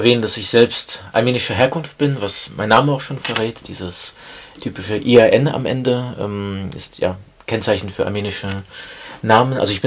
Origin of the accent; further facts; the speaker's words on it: Germany; also born or lived in Russia; ich bin ja in Russland geboren und bin in Deutschland aufgewachsen